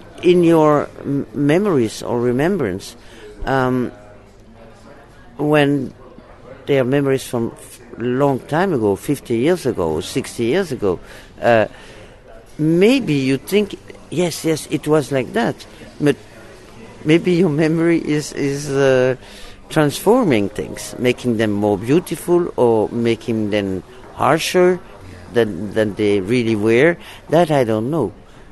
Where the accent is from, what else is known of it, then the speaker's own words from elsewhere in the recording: Marseille, Provence-Alpes-Côte d'Azur, France; I was born in Marseille, and so very close to the sea.